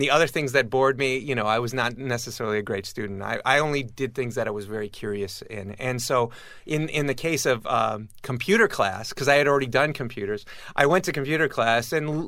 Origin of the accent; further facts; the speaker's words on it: Detroit, Michigan, United States; also born or lived in Rochester; Growing up in Detroit, yes.